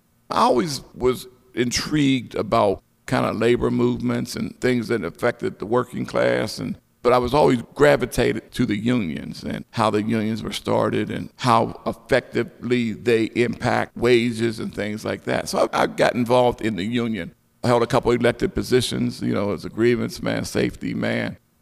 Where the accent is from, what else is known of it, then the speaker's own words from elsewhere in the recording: Wilkinsburg, Pennsylvania, United States; I grew up here in Wilkinsburg. I attended grade school, middle school, and the high school.